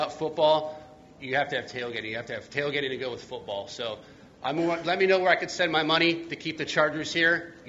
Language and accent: English; California, United States; I actually don't live in San Diego at all. I'm actually from Orange County